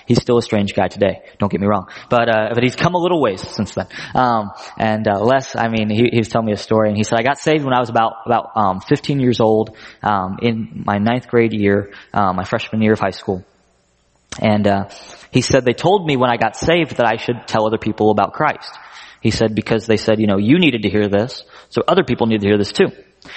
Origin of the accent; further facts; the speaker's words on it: the South, United States; I'm from the South.